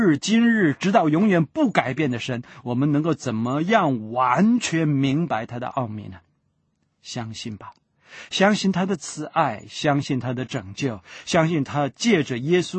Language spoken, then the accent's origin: Chinese; China; 包括日本人、美国人、墨西哥人，还有我们中国人，对不对？